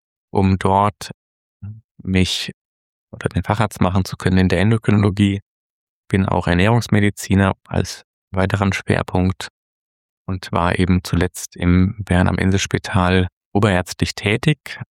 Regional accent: Germany; moved away as an adult; Wie man vielleicht relativ schnell hören kann, komme ich auch aus Deutschland ursprünglich.

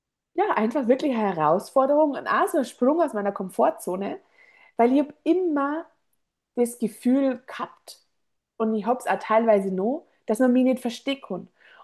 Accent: Bavaria, Germany; accent: Bavarian; first language Bavarian; Und gleichzeitig ist die bayerische Sprache aber meine Muttersprache. Das ist das, was ich jetzt allererst gelernt habe.

